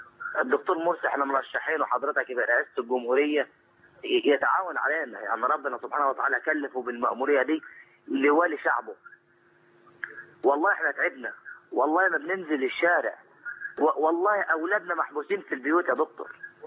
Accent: Port Said, Port Said Governorate, Egypt; انا من بورسعيد

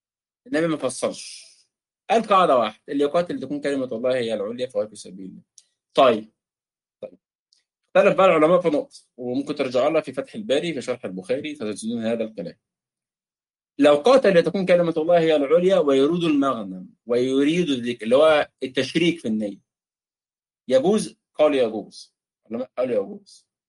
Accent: Egypt; أهلنا في مصر، نحن من مصر يعني

